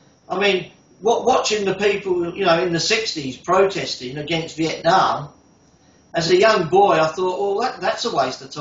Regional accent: England, United Kingdom; now in Adelaide, Australia; And I guess being English myself, I resonated with him. I saw him here in Adelaide.

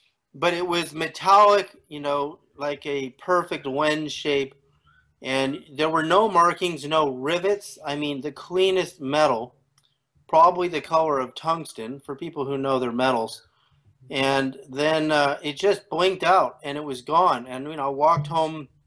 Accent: California, United States; also born or lived in Canada; I was born in Canada in 1961, and I have four brothers, and my dad was getting his PhD in psychology at Berkeley, so we all moved there. And growing up in California in the 60s

